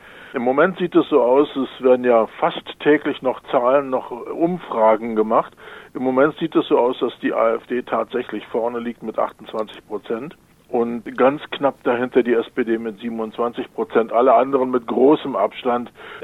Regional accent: western Germany, Germany; Ich bin auch Wessi, so wie

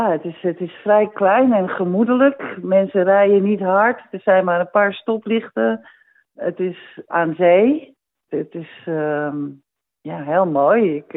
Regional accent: Haarlem, North Holland, Netherlands; also born or lived in Amsterdam; now in Australia; En ik kom natuurlijk uit Haarlem en Amsterdam.

